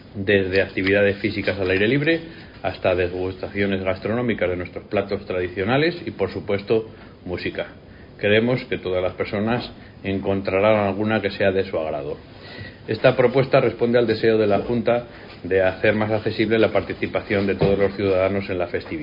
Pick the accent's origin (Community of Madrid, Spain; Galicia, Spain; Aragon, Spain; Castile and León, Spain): Castile and León, Spain; nuestra identidad, nuestra cultura y nuestros logros como castellanos y leoneses.